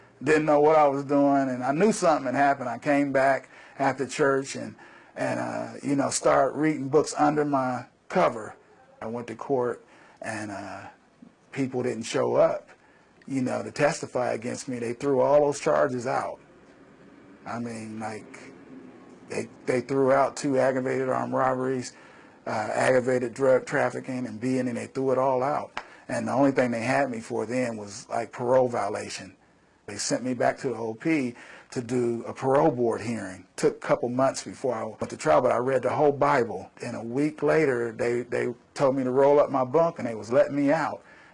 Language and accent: English; Ohio, United States; I grew up here in the South Linden community in the projects. The whole community was in poverty.